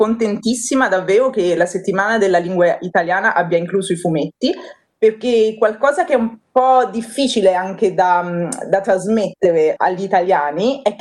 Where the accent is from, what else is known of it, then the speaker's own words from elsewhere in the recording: Campobasso, Molise, Italy; Io sono di Campobasso, ho deciso di andare a studiare a Venezia e di studiare il giapponese.